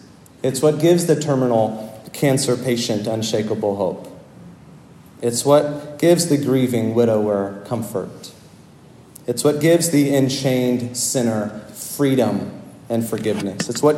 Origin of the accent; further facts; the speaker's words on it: Florida, United States; was a little boy growing up in Central Florida, my dad was the rector of a mid-sized Episcopal church there.